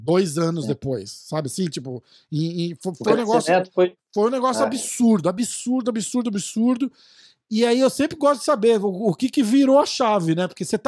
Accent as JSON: {"language": "Portuguese", "region": "São Paulo", "country": "Brazil", "said": "Eu sou de São Paulo também."}